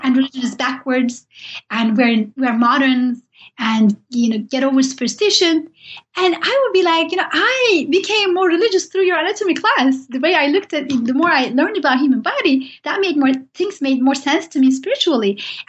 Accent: Turkey; Even though I'm from Turkey and Said Nursi has lived there and wrote there, I didn't know much about him.

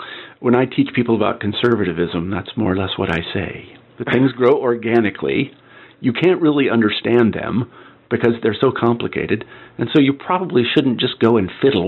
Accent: Midwest, United States; I mean, I know that I was brought up in the Midwest and I was a jock and all these other things.

